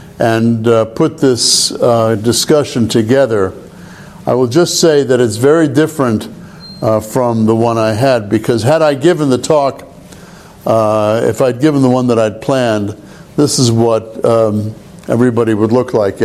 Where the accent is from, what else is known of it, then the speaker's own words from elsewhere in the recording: New York City, New York, United States; first language Hungarian; English is a second language; now in Finland; I grew up in New York City, and my parents were both Hungarian. And I spoke Hungarian till I was about 5 or 6 years old.